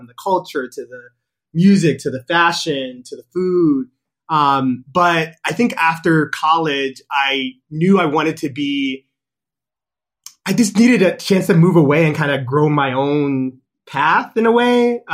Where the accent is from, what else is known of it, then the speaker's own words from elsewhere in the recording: New York City, New York, United States; I'm originally from Harlem, New York. I have to say specifically Harlem because, you know, you got the borough.